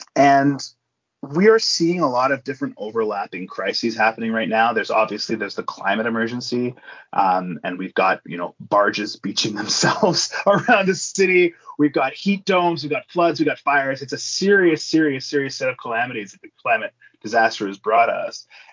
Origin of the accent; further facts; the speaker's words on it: Vancouver, British Columbia, Canada; born there; also born or lived in Ontario; I was born in Vancouver. I'm one of the few, it turns out. But I moved away. I lived in the suburbs of, like, in the 905 area of Ontario for a number of years, did a couple of degrees out east, and moved back at the end of 2009.